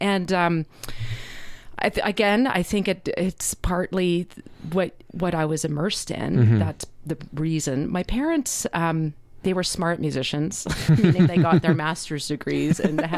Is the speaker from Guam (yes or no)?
no; Calgary, Alberta, Canada; I grew up in Calgary.